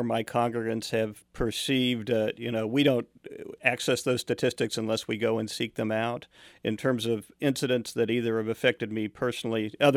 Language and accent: English; United States; more so as a kid growing up in South Johnson County than now.